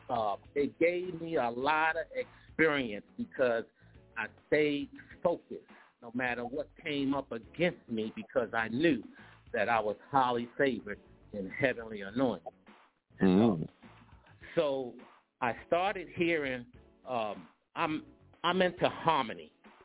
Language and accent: English; Baltimore, Maryland, United States; My hometown is Baltimore, Maryland.